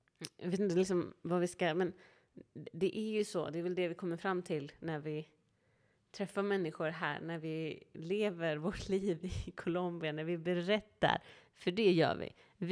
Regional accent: Sweden; Vi är ju svenskar också.

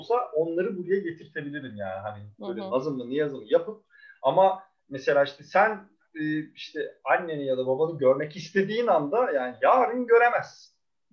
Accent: Ankara, Turkey; ben hani kendi toprağıma işte ne bileyim memleketime işte Ankara'ya işte sosyal çevreme böyle çok bağlı biriyim.

